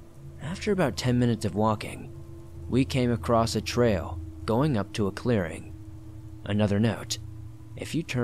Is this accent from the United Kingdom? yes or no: no; Costa Rica; English is a second language; English is not my native language, so I am sorry if I make some mistakes in the grammar. Just to be straightforward, I'm from Costa Rica